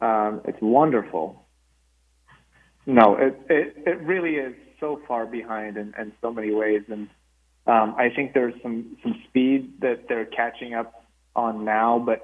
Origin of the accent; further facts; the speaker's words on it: Chernivtsi, Chernivtsi Oblast, Ukraine; English is a second language; now in United States; So, originally, I'm from, it's the Soviet Union, but it's technically in Ukraine, and it's a little town called Chernivtsi.